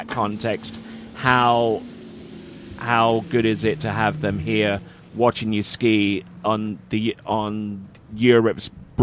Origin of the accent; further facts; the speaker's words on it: England, United Kingdom; now in United States; I'm English and I live in America now